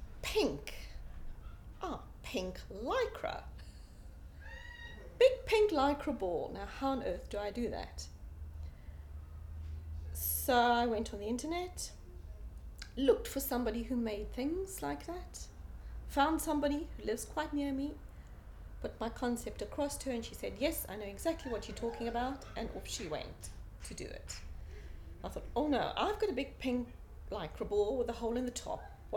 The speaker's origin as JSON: {"language": "English", "town": "Durban", "region": "KwaZulu-Natal", "country": "South Africa", "tie": "born or raised there", "also_born_or_lived": "Israel", "moved": "as an adult", "said": "I was born in South Africa, as you can hear. I grew up in the lovely city of Durban. And at the age of 21, I went to live on a kibbutz in Israel. I lived there for 17 years."}